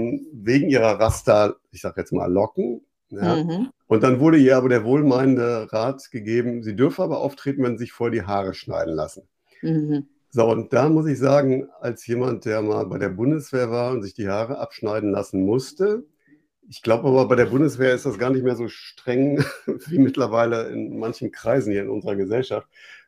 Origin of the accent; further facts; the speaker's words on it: West Germany, Germany; Damit habe ich mich direkt als Wessi geoutet.